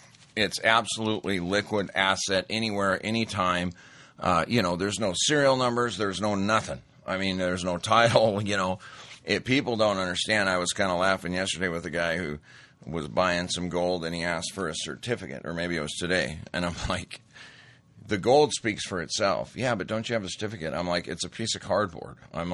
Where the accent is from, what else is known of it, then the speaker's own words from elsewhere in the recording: Montana, United States; I remember growing up in Montana, and you could have jobs as long as you wanted, picking rock on farms